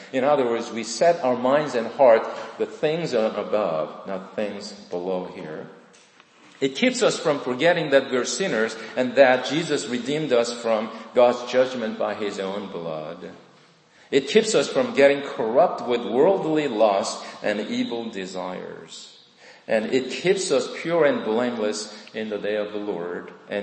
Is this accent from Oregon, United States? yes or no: no; Eatontown, New Jersey, United States; I came from Monmouth County in Eaton Town, right?